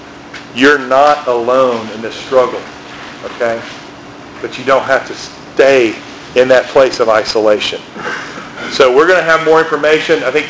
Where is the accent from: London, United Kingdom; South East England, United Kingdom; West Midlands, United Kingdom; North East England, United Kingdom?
West Midlands, United Kingdom; Birmingham; I'm a guy from Birmingham. You don't know me.